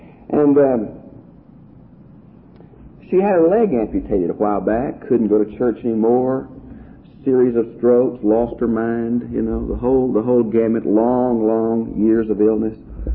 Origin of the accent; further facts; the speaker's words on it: Houston, Texas, United States